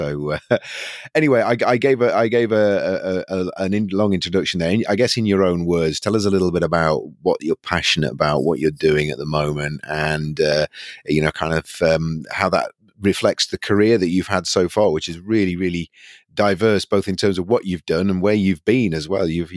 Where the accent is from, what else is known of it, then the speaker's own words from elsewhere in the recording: United Kingdom; I'm a British, I always ask about the weather.